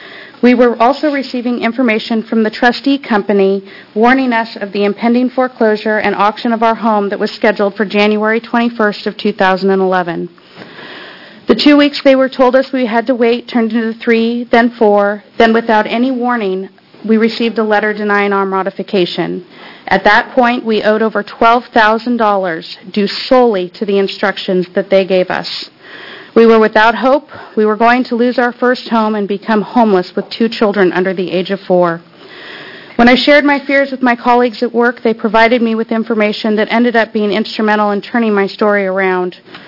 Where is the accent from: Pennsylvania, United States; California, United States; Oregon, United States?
Oregon, United States; Portland; from Portland. Nearly 10 years ago, my husband and I bought our modest home in North Portland.